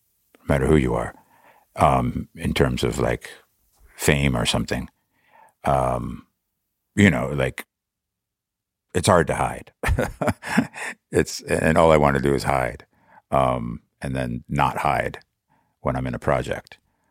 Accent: New Jersey, United States; born or raised there; now in New York City, United States

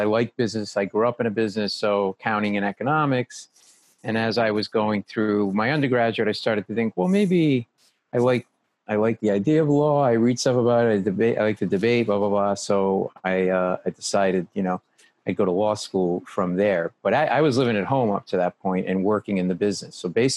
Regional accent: Rhode Island, United States; I grew up in Rhode Island, didn't leave my house till I was 22

